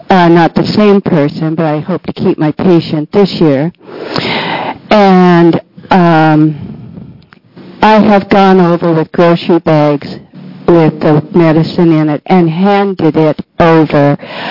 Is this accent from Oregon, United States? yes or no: yes; Sweet Home, Oregon, United States; Sweet Home.